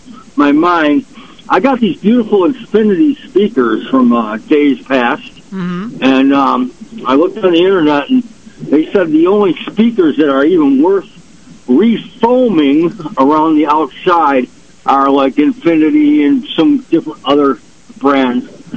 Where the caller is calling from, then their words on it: Batavia, New York, United States; Hey, Jimmy, it's your neighbor in Batavia